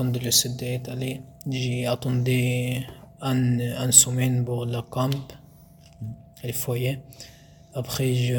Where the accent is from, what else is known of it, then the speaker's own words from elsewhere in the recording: Egypt; French is a second language; now in Mulhouse, France; j'ai 18 ans, j'ai un des licences, 26 mars 2008, je viens de l'Égypte. J'habite à Mulhouse, la France.